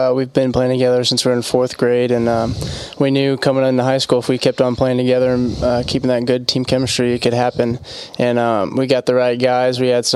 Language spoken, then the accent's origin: English; Bloomington, Indiana, United States; be the place for me, and growing up from Bloomington, that was a big part.